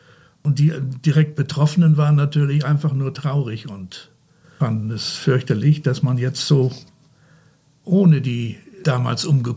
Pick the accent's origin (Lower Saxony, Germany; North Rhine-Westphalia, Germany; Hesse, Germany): Lower Saxony, Germany; Esens; ich bin hier in Esens aufgewachsen